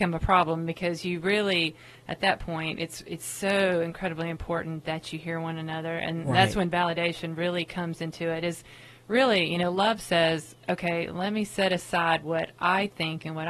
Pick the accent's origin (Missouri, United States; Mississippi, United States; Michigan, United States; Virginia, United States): Mississippi, United States; also born or lived in South Dakota; now in North Carolina, United States; Well, I was actually born in South Dakota. My dad worked for the Bureau of Indian Affairs, and then I grew up in Mississippi mostly.